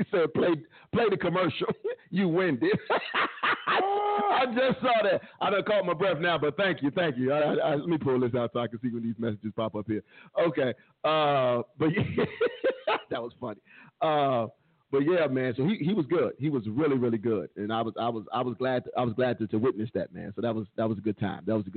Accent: San Francisco, California, United States; I'm from San Francisco.

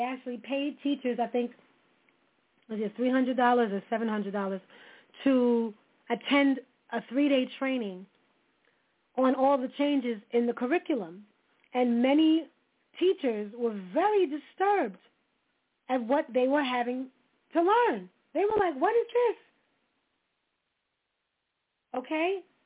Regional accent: United States; born there; I am American-born. I am only the second generation born in America from my grandparents.

